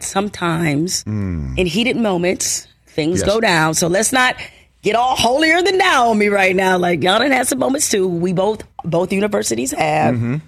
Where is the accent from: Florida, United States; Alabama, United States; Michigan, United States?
Michigan, United States; Detroit; and also write about my life growing up in Detroit and my story in the most transparent, honest, vulnerable, raw way that I could.